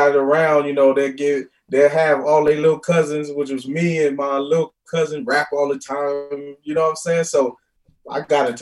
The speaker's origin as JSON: {"language": "English", "town": "Compton", "region": "California", "country": "United States", "tie": "born or raised there", "also_born_or_lived": "Bellflower", "said": "I was born in Bellflower, but I stayed in Compton. It was tough, man."}